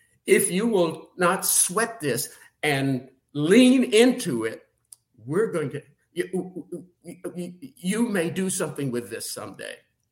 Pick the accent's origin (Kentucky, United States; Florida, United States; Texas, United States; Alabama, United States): Kentucky, United States; Danville; You know, I'm from Danville, Kentucky, little town, and we did not know about